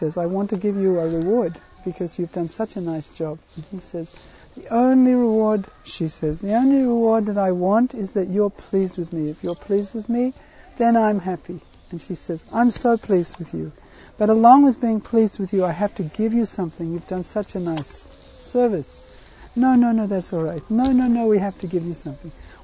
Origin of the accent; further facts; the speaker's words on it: Australia; From Australia, Vrindavan. We're coming from Vrindavan.